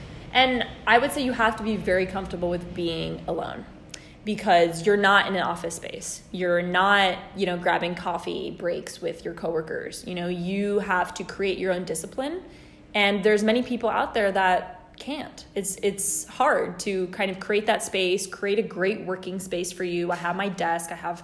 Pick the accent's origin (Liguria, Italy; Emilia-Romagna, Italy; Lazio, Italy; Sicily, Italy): Lazio, Italy; Rome; I'm currently from Rome, Italy, and that's where I'm at right now.